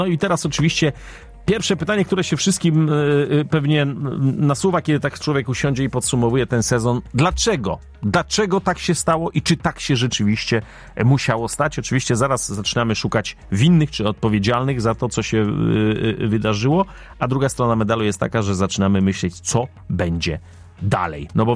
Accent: Zielona Góra, Lubusz Voivodeship, Poland; jesteśmy z Zielonej Góry. W jakimś tam stopniu nie oderwiemy się od tego, że jesteśmy członkami zielonogórskiej społeczności

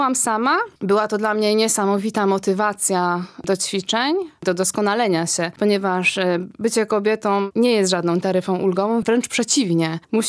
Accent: Polanica-Zdrój, Lower Silesian Voivodeship, Poland; moved away as an adult; now in Zielona Góra, Poland; przyjechałam do Zielonej Góry, bo w ogóle nie jestem stąd, mieszkam w Polanicy Zdroju

